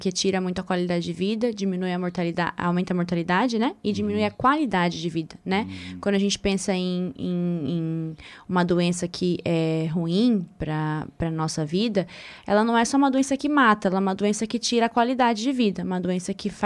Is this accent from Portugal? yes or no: no; Mato Grosso do Sul, Brazil; eu sou do Mato Grosso do Sul